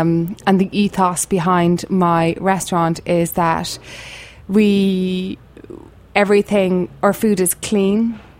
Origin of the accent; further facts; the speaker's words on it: Cork, Munster, Ireland; born there; I was born in Cork, which is in the south of Ireland, which would, I guess, would be kind of like the California of Ireland, in that it's a big food hub there.